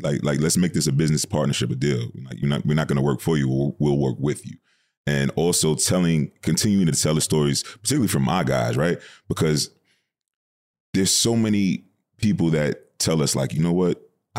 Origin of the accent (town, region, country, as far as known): New York, United States